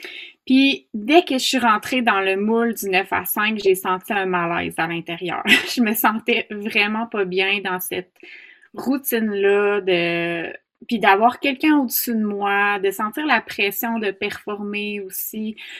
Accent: Quebec, Canada; En fait, je suis native de la Beauce.

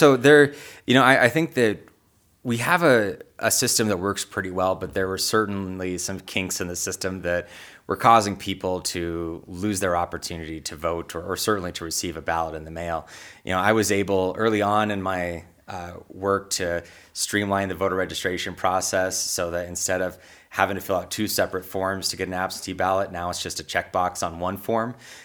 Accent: Hysham, Montana, United States; So I'm a fifth-generation Montanan. I was born in Billings, spent my early years in Hysham, and have lived in a number of different parts of this great, big, beautiful state of ours.

